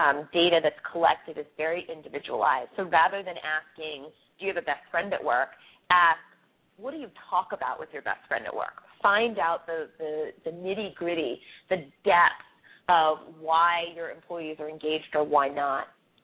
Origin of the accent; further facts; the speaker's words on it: Philadelphia, Pennsylvania, United States; I'm originally from Philadelphia, so I'd like to see Temple get somewhat through.